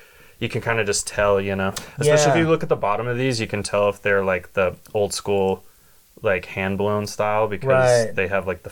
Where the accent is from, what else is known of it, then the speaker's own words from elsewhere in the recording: Las Vegas, Nevada, United States; I'm from Las Vegas, so we'll go we'll go Golden Tiki.